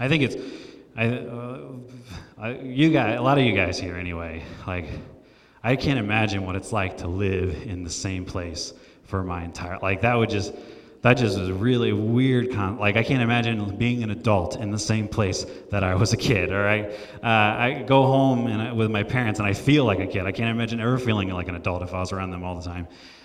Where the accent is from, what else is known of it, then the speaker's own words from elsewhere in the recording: Florida, United States; born there; also born or lived in Brazil / Michigan; And so I was born in Florida. I spent some time living in Brazil, spent some more time living in Florida, spent some time living in Michigan.